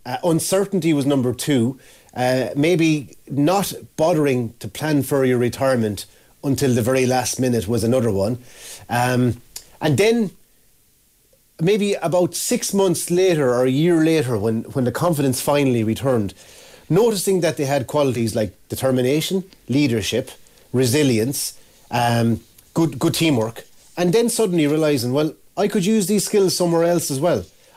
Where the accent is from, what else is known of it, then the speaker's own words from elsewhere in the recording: Munster, Ireland; now in Naas, Ireland; I'm obviously from Tipperary, living in Nace